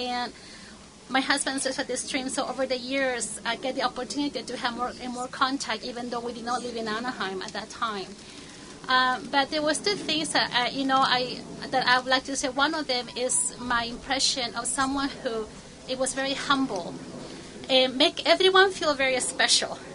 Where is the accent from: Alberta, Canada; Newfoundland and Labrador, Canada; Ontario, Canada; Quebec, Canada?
Ontario, Canada; Toronto; I'm originally from Toronto, so I was excited that there was a couple from Canada.